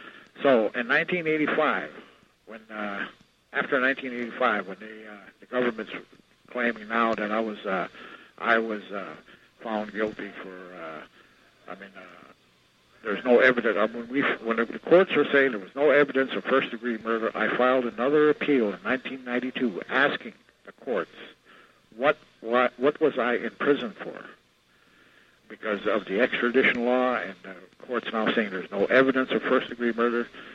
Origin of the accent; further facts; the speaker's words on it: North Dakota, United States; I was raised on the Turtle Mountain Chippewa Reservation, and also the Fort Totten Dakota Reservation. A lot of people know it as Sioux, but that's not really our real name. That's not the name of our tribe. I was raised there by my grandparents till I was 9 years old.